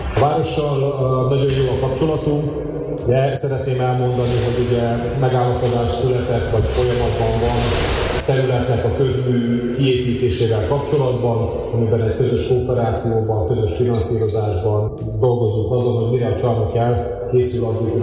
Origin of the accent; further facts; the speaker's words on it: Kalocsa, Bács-Kiskun, Hungary; mivel mi innen származunk az egész család, azért úgy gondoltuk, hogy nem is lehet ez másképp, hogy Kalocsa felé jönjünk.